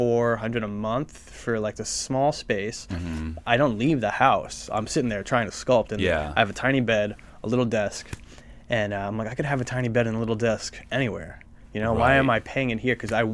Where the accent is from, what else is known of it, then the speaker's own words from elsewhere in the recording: New Jersey, United States; also born or lived in Brooklyn; I was born in Brooklyn. I was raised in Jersey. I moved to Brooklyn. Now I'm in Jersey, and now I'm going to go to California.